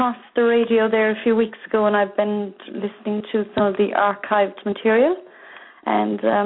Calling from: Ireland; I'm calling from Ireland.

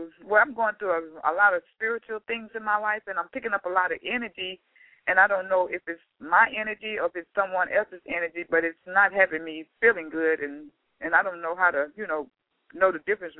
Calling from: Houston, Texas, United States; I'm calling from Houston.

